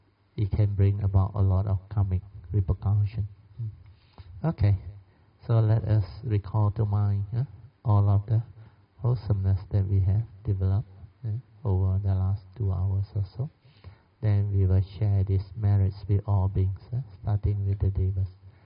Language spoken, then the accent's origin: English; Malaysia; Now it's about Malaysian identity. We are all Malaysian.